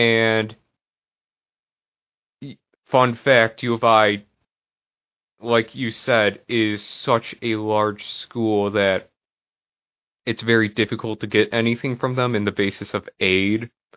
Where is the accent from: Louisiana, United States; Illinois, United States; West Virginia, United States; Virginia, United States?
Illinois, United States; I've also been down there because I'm from Illinois